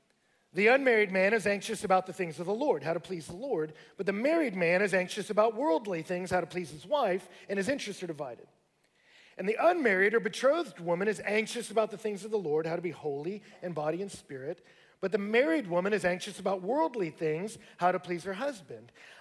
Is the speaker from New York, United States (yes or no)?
no; Katy, Texas, United States; I grew up out in Katy, and you know, you don't often remember what people say to you